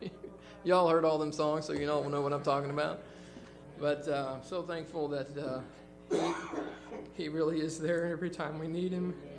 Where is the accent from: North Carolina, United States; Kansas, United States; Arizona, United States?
Kansas, United States; Wichita; Of course, I'm from Wichita, so I grew up listening to that song